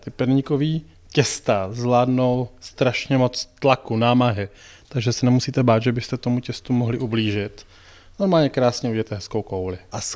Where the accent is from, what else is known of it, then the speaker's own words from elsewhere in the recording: Moravia, Czechia; U nás na Moravě se říká, že jsou po ně mastné hobe.